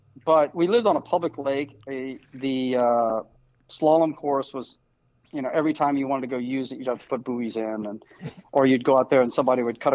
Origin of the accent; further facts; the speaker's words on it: Virginia, United States; Yeah, I grew up in Virginia. So, you know, it was something I did Memorial Day weekend till Labor Day weekend, you know, growing up.